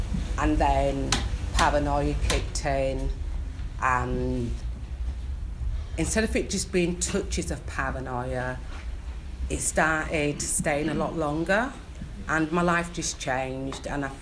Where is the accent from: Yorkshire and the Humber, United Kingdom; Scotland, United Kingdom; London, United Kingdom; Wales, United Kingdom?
Yorkshire and the Humber, United Kingdom; Leeds; I come from Leeds, Chapel Town, working class black area.